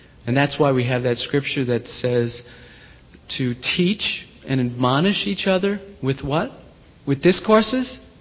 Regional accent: New York City, New York, United States; I was born in New York City, one of seven children from a large Catholic family. I went to the largest Catholic church in Staten Island, New York, which is one of the five boroughs of New York City.

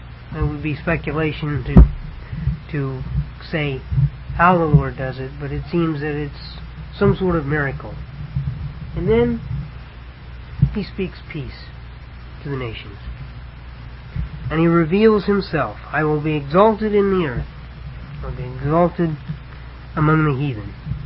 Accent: United States; You know, I'm touched by it because I'm an American. I love this country.

